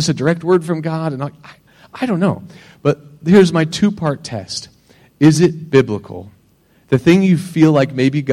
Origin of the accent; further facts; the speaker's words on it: United States; You know, I'm American, so I like coffee